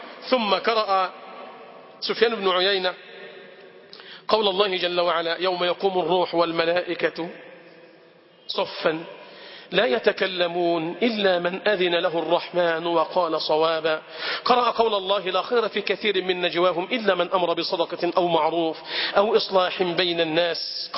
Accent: Egypt; بلدنا مصر

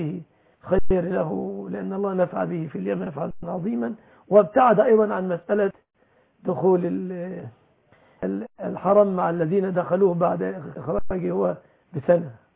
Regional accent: Egypt; يا أخي تعلمت أنا مصري

